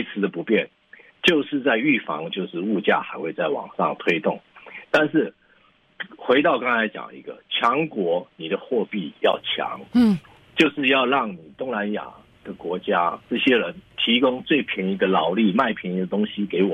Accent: United States; 这是我们美国人自己从口袋里面付钱

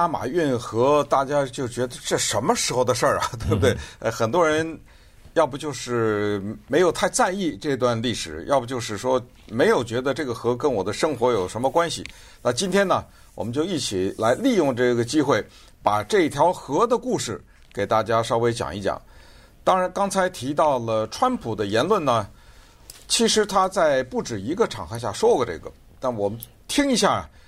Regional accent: United States; 我们美国人损失了38,000人

